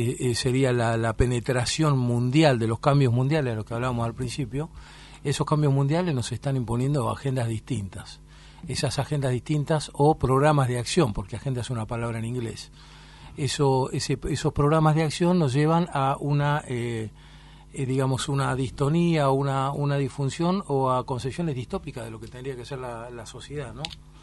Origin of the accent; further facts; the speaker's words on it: Argentina; En el caso nuestro somos argentinos, tenemos esta peculiaridad de ser argentino.